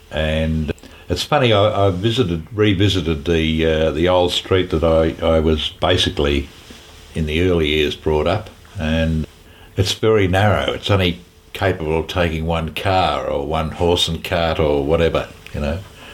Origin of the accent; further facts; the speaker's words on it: Prahran, Victoria, Australia; also born or lived in Albert Park; Born in 1938 in July. And I was born in Albert Park and early years lived in a little place called Russell Street in Prahran.